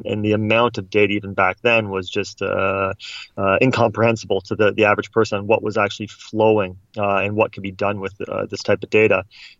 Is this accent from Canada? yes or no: yes; Toronto, Ontario, Canada; I'm a Canadian, you might tell from my accent throughout the conversation. I grew up in Toronto